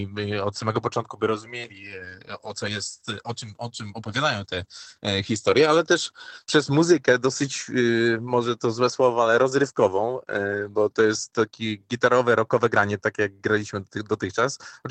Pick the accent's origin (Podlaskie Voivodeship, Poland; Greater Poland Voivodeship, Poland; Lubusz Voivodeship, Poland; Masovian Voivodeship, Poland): Podlaskie Voivodeship, Poland; Suwałki; a jestem z Suwałk